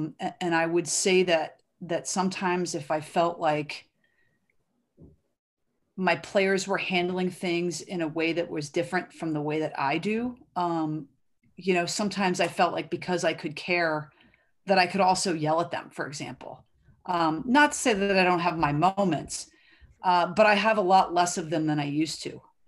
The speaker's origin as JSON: {"language": "English", "town": "Durham", "region": "North Carolina", "country": "United States", "tie": "born or raised there", "said": "ultimately I grew up in Durham, North Carolina, and I grew up going to Duke basketball games with my dad."}